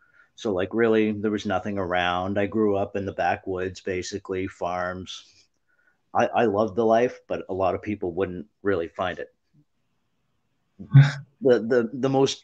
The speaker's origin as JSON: {"language": "English", "town": "Glace Bay", "region": "Nova Scotia", "country": "Canada", "said": "currently I'm in Southern Ontario with you in your town, but originally I come from Glace Bay, Nova Scotia, so Cape Breton Island, and I come from an army bred background, so like, you know, everybody in my generations have been army, and like very small town"}